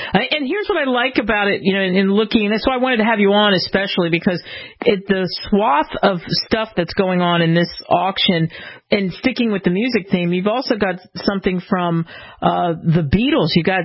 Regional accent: New York, United States; also born or lived in Philadelphia; And of course, I grew up partially in New York and then Philly

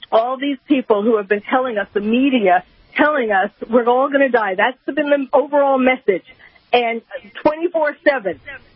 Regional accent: New York, United States; I'm originally a New Yorker

